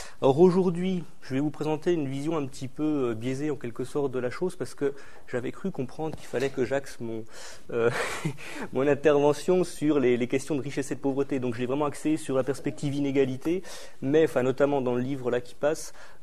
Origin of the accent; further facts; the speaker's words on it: Belfort, Bourgogne-Franche-Comté, France; comme je viens de Belfort, donc de l'Alsace